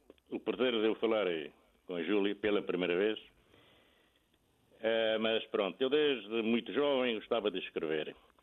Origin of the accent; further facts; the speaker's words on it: Portugal; É que somos portugueses, não é?